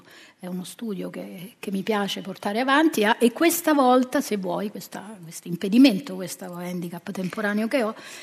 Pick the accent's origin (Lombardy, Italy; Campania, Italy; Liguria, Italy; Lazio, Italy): Lazio, Italy; Latina; born there; Sono nata a Latina.